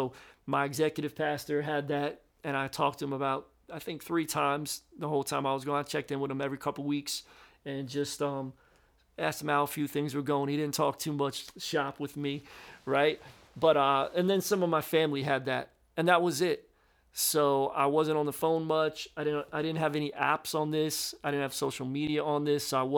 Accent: Philadelphia, Pennsylvania, United States; I'm like, "Bro, I'm a city boy. I'm from Philly."

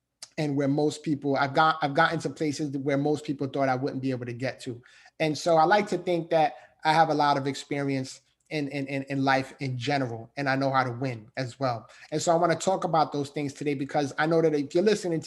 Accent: New York City, New York, United States; I grew up in the Bronx, New York.

